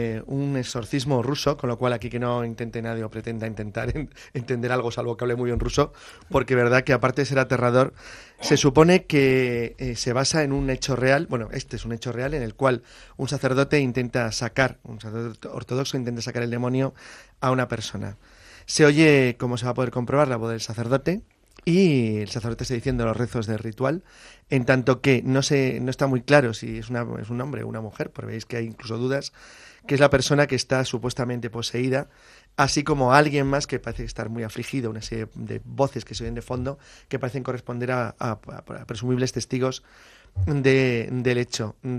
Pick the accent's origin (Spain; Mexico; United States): Spain; alguien como nosotros, que somos españoles